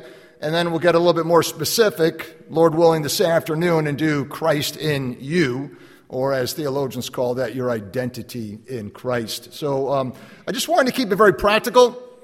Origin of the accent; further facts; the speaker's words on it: Chicago, Illinois, United States; also born or lived in Manhattan, United States; But as the brother said, I grew up in Chicago, born in Manhattan, grew up in Chicago, hence the love for Chicago sports.